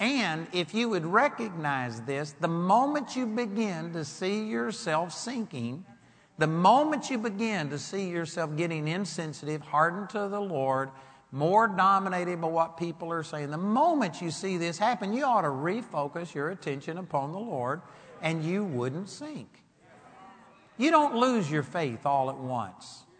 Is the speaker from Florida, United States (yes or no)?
no; Arlington, Texas, United States; I grew up over here in Arlington, Texas